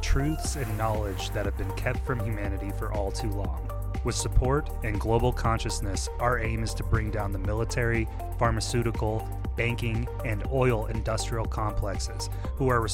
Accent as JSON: {"language": "English", "town": "Omaha", "region": "Nebraska", "country": "United States", "said": "you know, we're from Omaha, Nebraska, and we're big Creighton fans."}